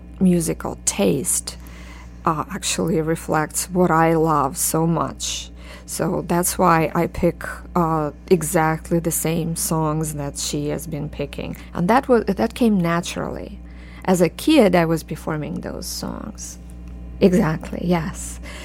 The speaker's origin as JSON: {"language": "English", "region": "Kyiv", "country": "Ukraine", "tie": "born or raised there", "also_born_or_lived": "Moscow, Russia", "moved": "as an adult", "said": "But to Moscow, Russia, I came from Kyiv, Ukraine, where I was raised and where I went to the university."}